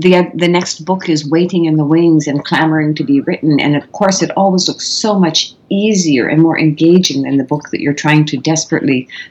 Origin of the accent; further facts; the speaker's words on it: Tacoma, Washington, United States; an urban fantasy set in my hometown of Tacoma.